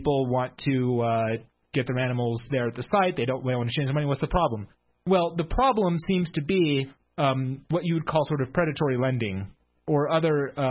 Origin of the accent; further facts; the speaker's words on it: Salt Lake City, Utah, United States; So when I was growing up in Salt Lake City, and we would have mutual night